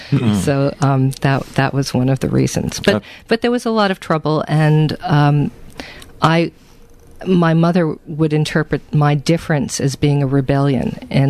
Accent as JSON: {"language": "English", "town": "Pawtucket", "region": "Rhode Island", "country": "United States", "tie": "born or raised there", "said": "Oh, well, I grew up in Pawtucket, Rhode Island, and probably at the time there were 75,000 people, but then, you know, right next door was Providence"}